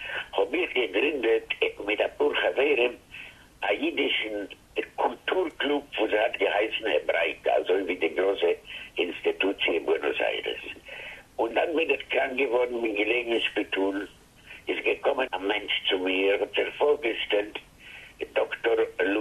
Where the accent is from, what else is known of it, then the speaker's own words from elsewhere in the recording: Lviv, Lviv Oblast, Ukraine; also born or lived in Drohobych; Ich bin geboren neben Lemberg in der Stadt Ezdrohobitz. Und also ich bin 10 Jahre gewesen, bin ich mit meiner Familie gegangen nach Lemberg und in Lemberg bin ich schon gegangen in das hebräische Gymnasium.